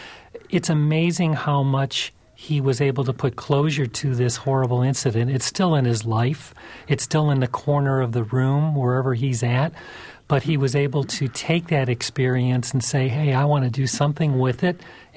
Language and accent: English; Dearborn, Michigan, United States; as I grew up in Dearborn, Michigan, I knew he was a prisoner of war, but really didn't ask him about it.